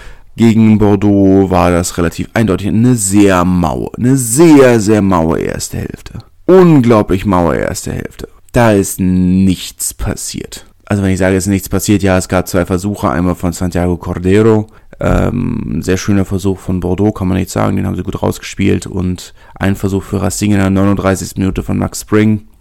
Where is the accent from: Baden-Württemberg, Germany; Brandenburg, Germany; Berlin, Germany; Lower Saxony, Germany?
Berlin, Germany; als Berliner würde ich ja auch sagen, wir haben kein Derby mit Königs Wusterhausen.